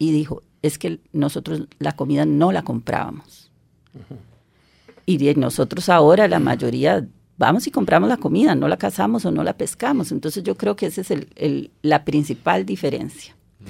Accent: Costa Rica; qué orgullosos somos los costarricenses de tener

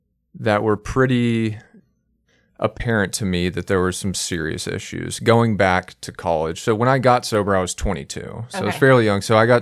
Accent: Houston, Texas, United States; I'm from Houston. My wife and I live here, and we've got 2 little boys.

